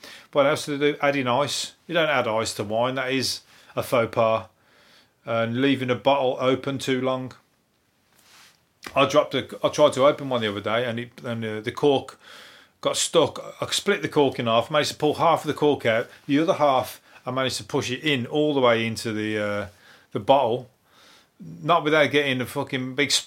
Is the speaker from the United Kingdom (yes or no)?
yes; West Midlands, United Kingdom; accent: Birmingham; so you know, my accent isn't the Birmingham accent, might be to a French woman, I don't know, or a French man.